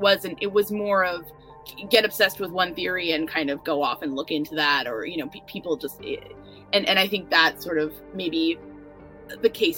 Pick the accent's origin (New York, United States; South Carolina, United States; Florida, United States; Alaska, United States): New York, United States; To me, I'm a New Yorker, so I'm like coming and being like, ah, cute little Indianapolis, like what could be going on here?